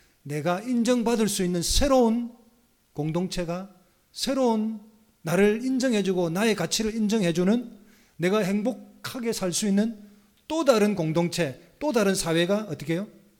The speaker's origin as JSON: {"language": "Korean", "region": "Busan", "country": "South Korea", "tie": "born or raised there", "said": "제가 이래봬도 대한민국 제2의 도시에서 나고 자란 사람입니다."}